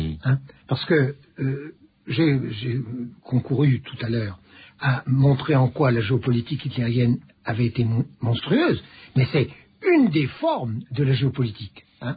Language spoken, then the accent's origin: French; Morocco; born there; D'abord parce que je suis né au Maroc